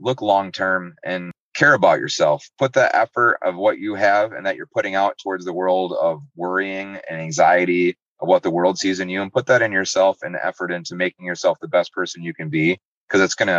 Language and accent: English; Muskegon, Michigan, United States; I'm from Muskegon. That's all I know. They call it Ski Town, I think.